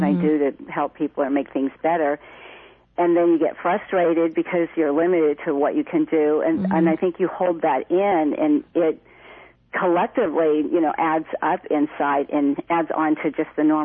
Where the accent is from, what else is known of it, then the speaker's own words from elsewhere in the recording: San Juan Capistrano, California, United States; I am from San Juan Capistrano